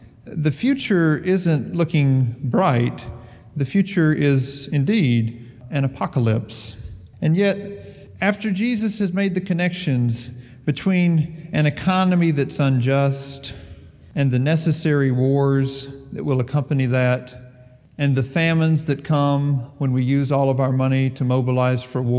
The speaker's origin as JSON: {"language": "English", "region": "the South", "country": "United States", "tie": "born or raised there", "said": "I grew up in the South, in the Bible Belt."}